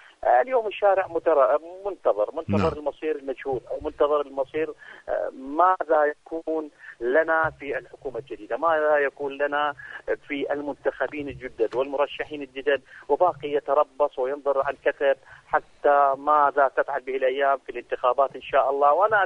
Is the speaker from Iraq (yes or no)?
yes; Iraq; نحن شعب عراقي نعرف عندما تأتي بالوطنية اليوم